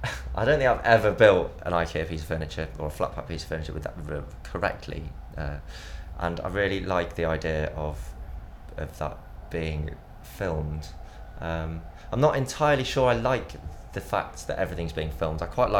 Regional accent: Nottingham, East Midlands, United Kingdom; now in London, United Kingdom; I'm 30 and from Nottingham originally and London for the last 10 years.

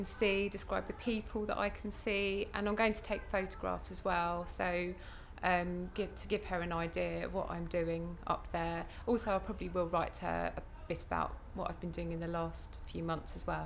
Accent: Reigate, South East England, United Kingdom; I'm 37 years old, and I'm from Reigate in Surrey.

